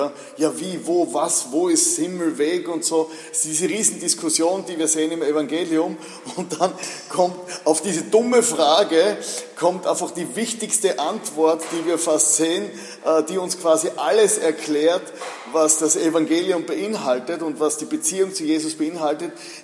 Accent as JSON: {"language": "German", "town": "Leutschach", "region": "Styria", "country": "Austria", "tie": "born or raised there", "said": "ich komme aus Leutschach, das ist das andere Ende von der südsteirischen Weinstraße, 500 Einwohner und mein Elternhaus ist 3 Kilometer außerhalb von diesem Dorf und was ich sehr schnell bemerkt habe, es ist furchtbar langweilig."}